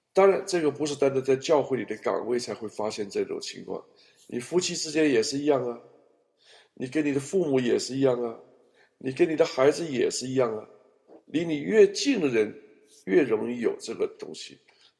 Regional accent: China; 我从小在中国大陆成长，又经过文化大革命

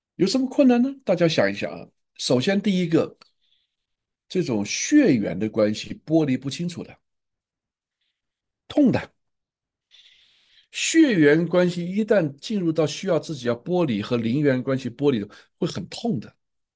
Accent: China; 这就是我们国人，我们中国人这几千年来的所有的民族素养、民族心态呀。那我也在这个环境中长大嘛

